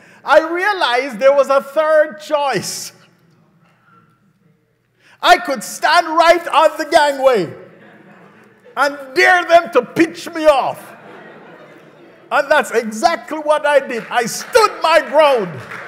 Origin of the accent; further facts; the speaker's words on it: Jamaica; I was, after all, I am a Jamaican as well, you know.